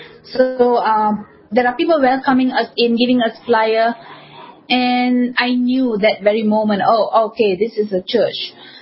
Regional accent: Malaysia; being born and raised in Malaysia, I mean, in Malaysia, we are diverse. We have different religion, like Muslim and Buddhist is the two other main religion. And I'm from the Hindu faith.

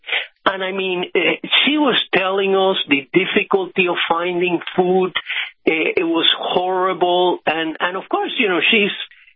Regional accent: United States; I am American.

